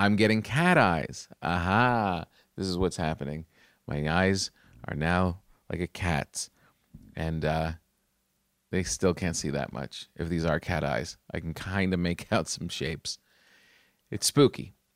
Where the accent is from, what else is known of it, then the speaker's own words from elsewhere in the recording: New Jersey, United States; When you grow up in New Jersey, a convertible is like the coolest thing you could have. And I grew up in Jersey, man, and this is a cool thing to have.